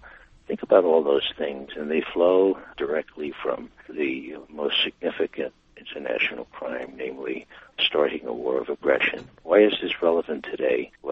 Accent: New York City, New York, United States; I'm a New Yorker as well

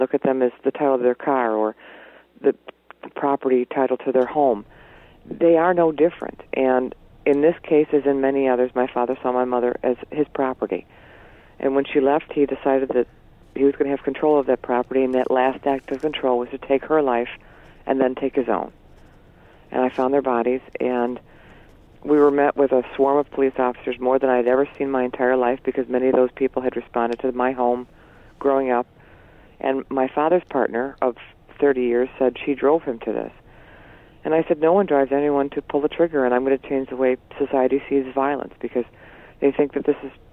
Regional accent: Chicago, Illinois, United States; I grew up in the middle, you know, I grew up in Chicago, and my dad was a Chicago violent crime detective

